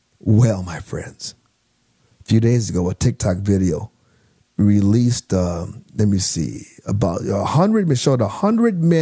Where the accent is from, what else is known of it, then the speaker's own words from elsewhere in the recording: Milwaukee, Wisconsin, United States; now in Phoenix, United States; I am from Phoenix, Arizona, and my hometown, Tucson, Arizona, adopted hometown, really originally from Milwaukee.